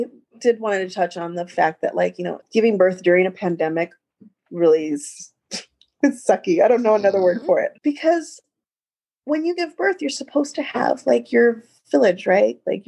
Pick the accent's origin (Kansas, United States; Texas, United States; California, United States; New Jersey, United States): California, United States; now in New York, United States; But yeah, so I grew up in California. I've lived in New York for almost 20 years now, almost. But I'm originally from California.